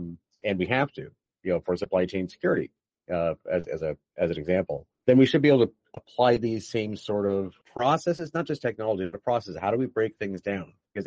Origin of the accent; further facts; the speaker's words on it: United States; But, you know, we all agree, look, you know, I'm an American.